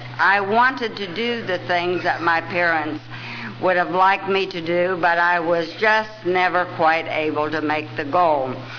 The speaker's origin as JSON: {"language": "English", "region": "West Virginia", "country": "United States", "lives_now": "Akron, United States", "said": "I'm not originally from Akron, Ohio. I'm originally from wild, wonderful West Virginia."}